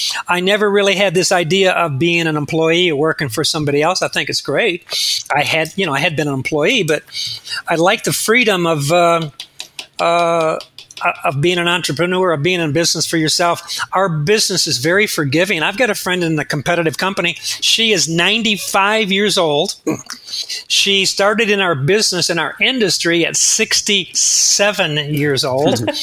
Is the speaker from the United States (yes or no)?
yes; Ohio, United States; I grew up in Northwest Ohio. My father was a small country doctor, and all my uncles and family were farmers.